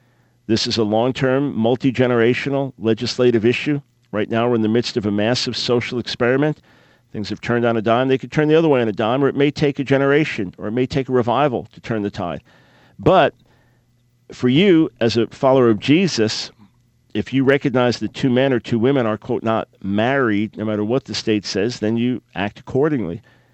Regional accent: New York, United States; They're from my home country of New York, actually.

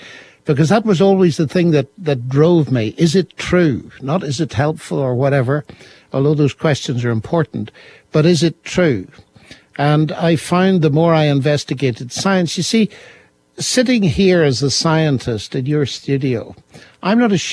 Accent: Northern Ireland, United Kingdom; I come from Northern Ireland, and that's an unusual place to come from because it has a reputation for sectarianism.

